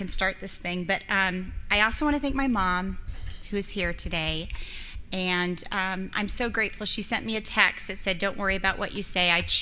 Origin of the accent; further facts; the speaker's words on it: Costa Mesa, California, United States; I'm from Costa Mesa, so this is my hometown.